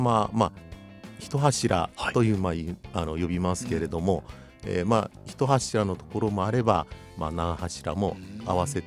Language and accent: Japanese; Fukuoka, Japan; 生まれ育ち華厳神社天神っ子です。